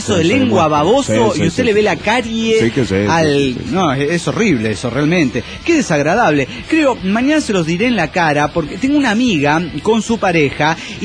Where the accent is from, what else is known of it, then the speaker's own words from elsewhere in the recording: La Paz, Bolivia; de Tierra Media, altiplánica, de la Tierra Media altiplánica de La Paz, Bolivia.